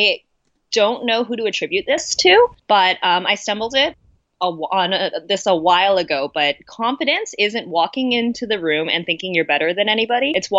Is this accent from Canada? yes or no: yes; Canada; being Chinese Canadian, because when it comes to being Canadian and growing up in the Western world